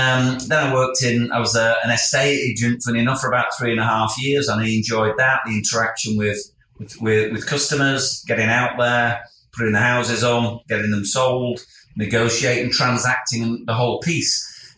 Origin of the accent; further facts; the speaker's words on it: Bradford, Yorkshire and the Humber, United Kingdom; So I was brought up in In inner city Bradford, born in 1963, brought up by a single mum.